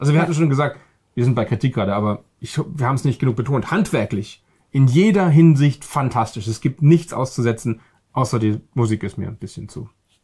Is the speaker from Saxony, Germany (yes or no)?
no; Baden-Württemberg, Germany; ich komme aus dem Schwarzwald, nahe des Rheins. Wir sind als Kind sind wir oft in Frankreich. Bei uns in der Schule musste man ab Klasse 3 Französisch lernen. Ich bin aktiv ganz schrecklich in Französisch, aber ich verstehe es.